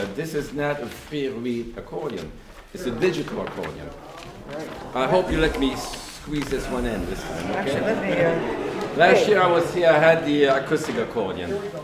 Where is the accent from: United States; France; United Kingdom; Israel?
France; I grew up in France. At age 12, I picked up the accordion.